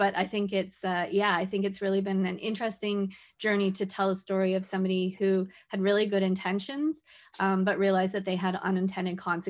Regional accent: Whitehorse, Yukon, Canada; I'm from Whitehorse, as I said

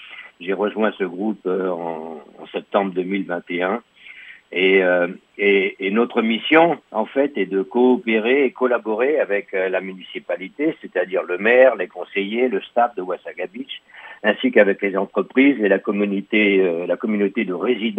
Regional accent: France; now in Canada; moi, je viens à l'origine de France. J'ai émigré au Canada en 98 et j'habite à Ouazagabitch depuis 8 ans.

